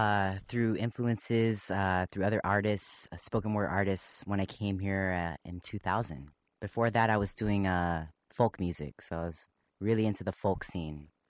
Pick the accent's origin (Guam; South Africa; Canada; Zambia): Guam; since I'm not from the United States of America, I'm from Guam originally. We are a U.S. territory, but we're still our own culture. It's very closeted and homophobic there and transphobic.